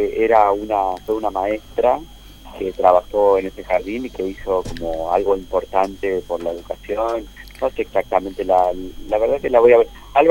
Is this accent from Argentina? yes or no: yes; Argentina; born there; Bueno, yo soy de Argentina, nací acá en Argentina.